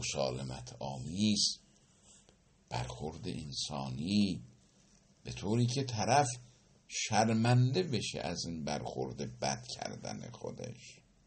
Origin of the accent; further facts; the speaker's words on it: Iran; برای ما هم به عنوان یک ایرانی واقعا برای ما افتخار